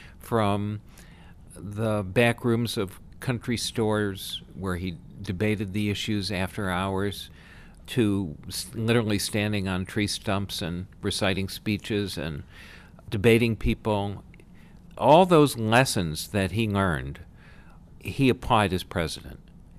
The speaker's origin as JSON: {"language": "English", "town": "Chicago", "region": "Illinois", "country": "United States", "tie": "born or raised there", "said": "I grew up in Chicago."}